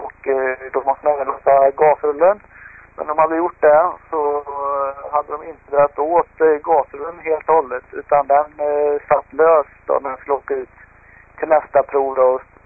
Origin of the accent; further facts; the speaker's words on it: Västra Götaland County, Sweden; Lite liknar det upplägget vi har på vindkuppen hemma i Skaraborg.